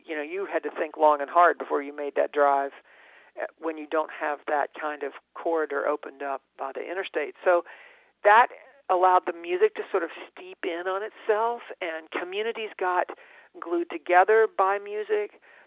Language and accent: English; Charleston, West Virginia, United States; there's one stretch between my hometown, Charleston, and Lewisburg, and it was a 90-mile drive